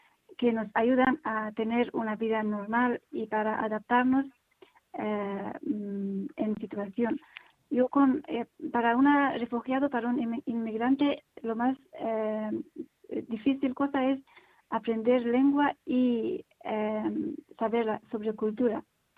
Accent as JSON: {"language": "Spanish", "country": "Afghanistan", "second_language": "Spanish", "moved": "yes", "said": "Yo, cuando salí de Afganistán, ya tengo responsabilidad de las chicas que se quedan en Afganistán y viven en esa situación."}